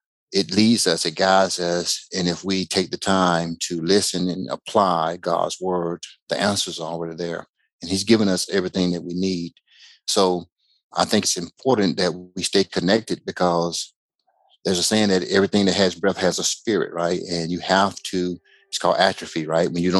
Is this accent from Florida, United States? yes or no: no; Macon, Georgia, United States; just like when I was raised in Macon, Georgia, that there is family and people that are faithful and willing to pull you in and take care of you.